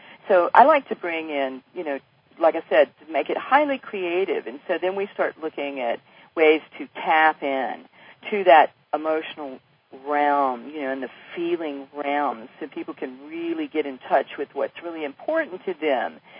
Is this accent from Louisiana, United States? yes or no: yes; New Orleans, Louisiana, United States; I'm from the Gulf South. I am from New Orleans, folks.